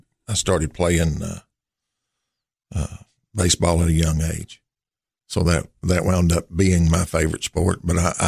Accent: Cookeville, Tennessee, United States; I grew up here in Cookeville, Tennessee, in Putnam County.

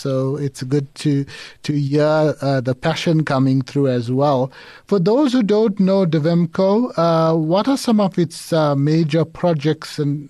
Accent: Durban, KwaZulu-Natal, South Africa; I'm actually formerly from Durban, so I know the area quite well.

